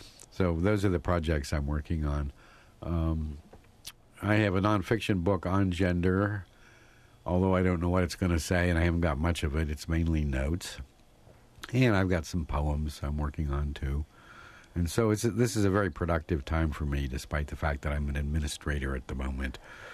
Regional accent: West Virginia, United States; I am from West Virginia. I have dual citizenship. I'm both a Canadian and an American.

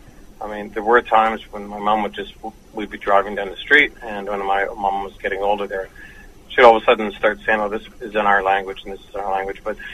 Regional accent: Toronto, Ontario, Canada; I was born and raised in downtown Toronto in a place called Regent Park, where, in my opinion, it was at that time it was a lot of Native people living there. So that was my sort of urban reserve that I grew up in.

